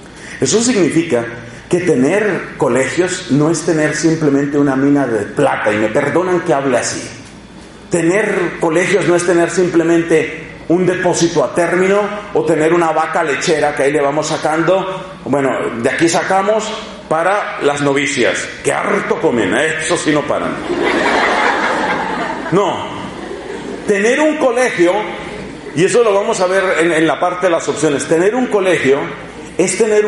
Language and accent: Spanish; Colombia; Estábamos en un lugar sumamente inhóspito de mi tierra, Colombia, el norte de Santander.